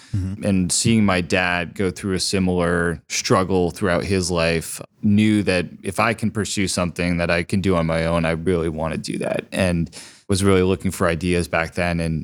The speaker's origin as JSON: {"language": "English", "town": "Dublin", "region": "Ohio", "country": "United States", "tie": "born or raised there", "also_born_or_lived": "Cleveland", "said": "I was born in Cleveland, grew up just outside of Columbus here in Dublin."}